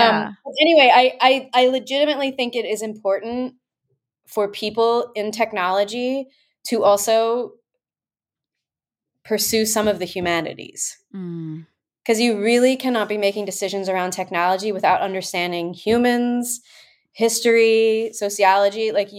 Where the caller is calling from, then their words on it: Maryland, United States; I'm joining here from Maryland, and you're listening to Women in Tech.